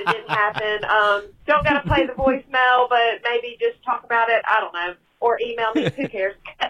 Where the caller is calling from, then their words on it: Alabama, United States; I'm calling from Alabama. If you couldn't tell by my voice, hi.